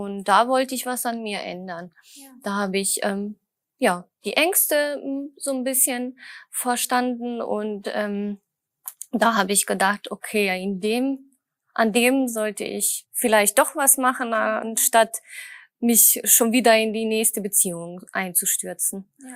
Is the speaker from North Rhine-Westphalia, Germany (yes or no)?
yes; Düsseldorf, North Rhine-Westphalia, Germany; ich komme aus Düsseldorf und bin Bauingenieurin